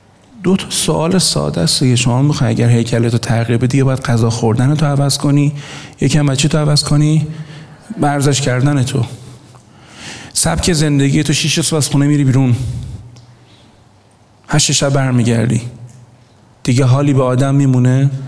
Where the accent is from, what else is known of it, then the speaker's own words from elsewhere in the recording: Iran; آقا ما بزرگ شده ایرانیم. این فک ما اینجوری نیست.